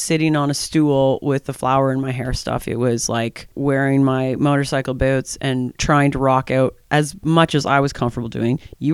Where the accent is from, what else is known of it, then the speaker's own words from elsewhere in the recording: Prince Edward County, Ontario, Canada; now in Kingston, Canada; So I was born and raised in Prince Edward County, which is only an hour. Yeah, only an hour away. But I did, when I moved here, it was, I know the date, it was March 1st, 2004.